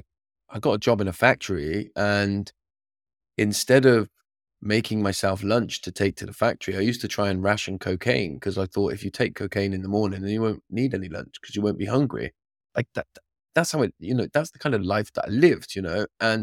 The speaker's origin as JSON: {"language": "English", "region": "England", "country": "United Kingdom", "tie": "born or raised there", "said": "in where I grew up in England, that kind of culture was normal."}